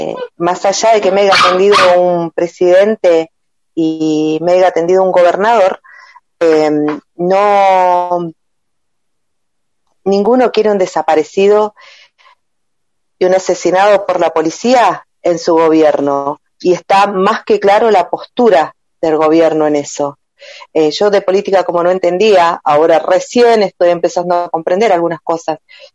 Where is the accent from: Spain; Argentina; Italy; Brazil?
Argentina; Y eso duele como ciudadano, como argentino. Como mamá